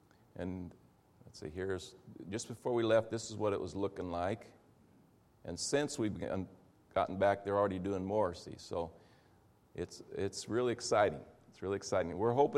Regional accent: Brazil; I grew up in Brazil, as I mentioned today

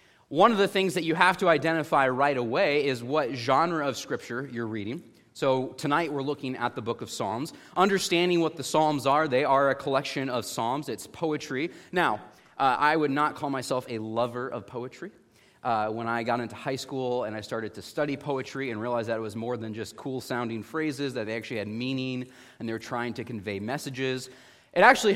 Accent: Midwest, United States; if that even felt cold to me since I grew up in the Midwest where it did get below zero pretty regularly.

